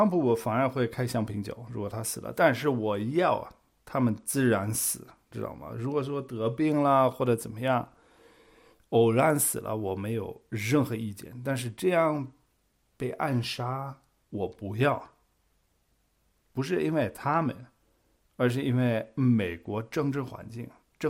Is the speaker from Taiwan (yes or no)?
no; Germany; Chinese is a second language; 就包括我作为一个德国人，